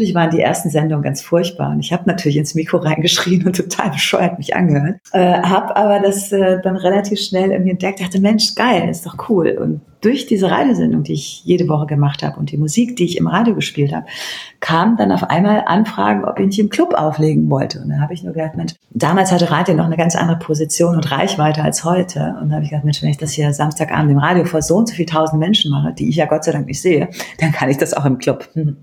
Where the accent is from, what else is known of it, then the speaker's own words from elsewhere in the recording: Cologne, North Rhine-Westphalia, Germany; ich komme aus Köln, ich habe das gelernt